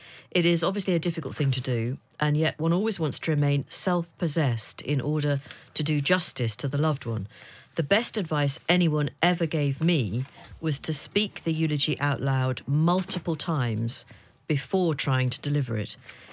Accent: Australia; I'm Australian

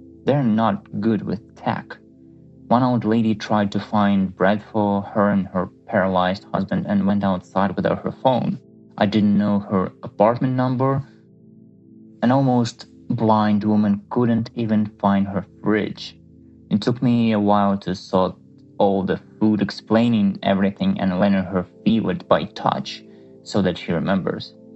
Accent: Kharkiv, Kharkiv Oblast, Ukraine; first language Russian; English is a second language; my native language is Russian, not Ukrainian, like most of the people I know in Kharkiv speak Russian.

